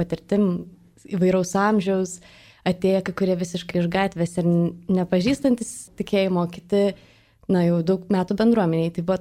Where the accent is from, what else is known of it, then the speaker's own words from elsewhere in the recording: Vilnius, Vilnius County, Lithuania; esu vilnietė visiška.